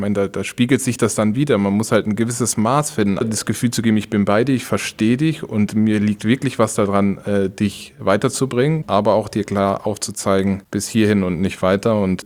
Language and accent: German; Karlsruhe, Baden-Württemberg, Germany; Ich bin mit 13 von Karlsruhe, wo ich aufgewachsen bin, nach Mannheim, weil mein Vater da gearbeitet hat bei den Amerikanern.